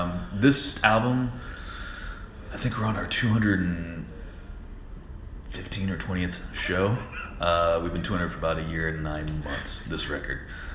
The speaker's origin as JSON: {"language": "English", "region": "Florida", "country": "United States", "said": "It's very cold. I'm from Florida."}